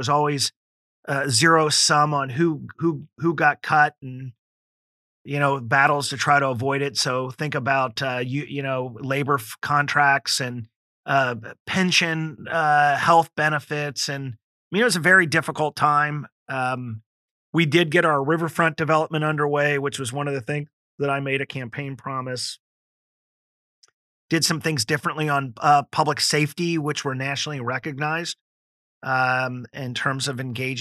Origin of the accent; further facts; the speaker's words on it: Cincinnati, Ohio, United States; That I knew that my journey was to serve and lead in my hometown here in Cincinnati